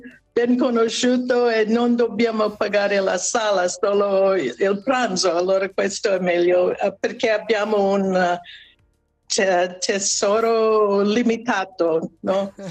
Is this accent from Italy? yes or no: no; Italian-speaking Switzerland, Switzerland; dico che sono dalla Svizzera, però che sono della parte italiana, che parliamo italiano, e vicino all'Italia